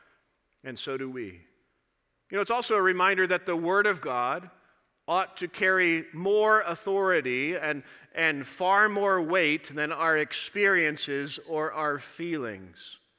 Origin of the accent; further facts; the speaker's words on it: Missouri, United States; I was from Southeast Missouri. We had like two main roads, and you kind of went from there.